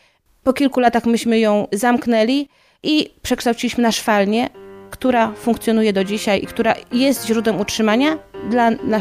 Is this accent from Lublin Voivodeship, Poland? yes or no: yes; Chełm, Lublin Voivodeship, Poland; Pochodzę z Chełma, to jest miejscowość pod Lublinem.